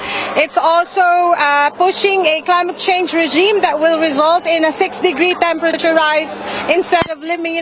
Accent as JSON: {"language": "English", "country": "Philippines", "said": "I'm from the Philippines"}